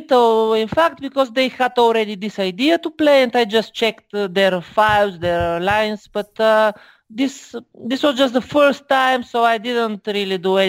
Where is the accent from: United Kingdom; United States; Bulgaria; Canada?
Bulgaria; also I am from Bulgaria, of course.